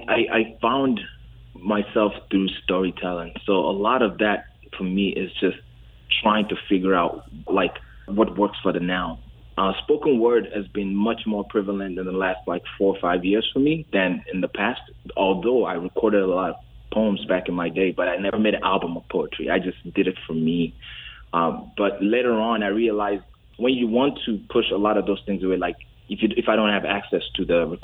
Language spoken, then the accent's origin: English; Nigeria; growing up in Nigeria, that's the name my mom, friends, everyone called me.